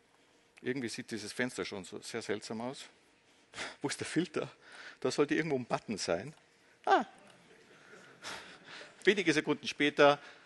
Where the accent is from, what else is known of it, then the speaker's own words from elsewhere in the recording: Austria; Ich bin Österreicher.